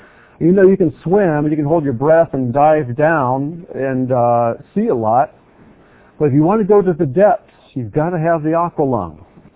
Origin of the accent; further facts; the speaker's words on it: the South, United States; accent: Southern; And so he commented on my southern accent